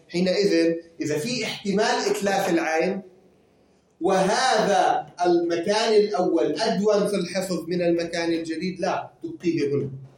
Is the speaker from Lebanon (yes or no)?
yes; Lebanon; كطرقات بلدنا لبنان